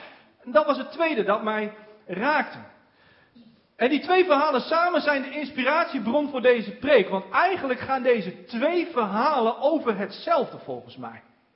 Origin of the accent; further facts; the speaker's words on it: Drenthe, Netherlands; born there; Komt uit Kerkenveld, Alteveer, dat is vlakbij waar ik geboren ben.